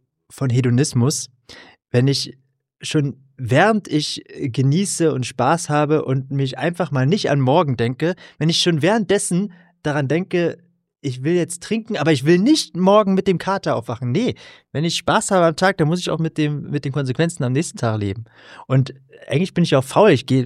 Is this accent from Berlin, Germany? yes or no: yes; Berlin, Germany; Mein großer alter Freundeskreis aus meiner Heimatstadt Berlin